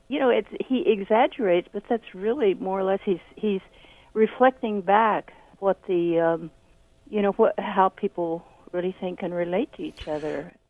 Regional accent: Oklahoma, United States; As we know, I grew up in Oklahoma. There were always pipelines exploding

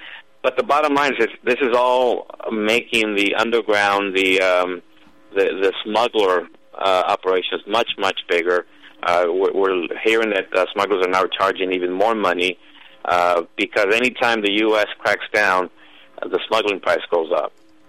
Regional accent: California, United States; also born or lived in Mexico / Texas; I was born in Mexico, raised in Central California, and then later Texas.

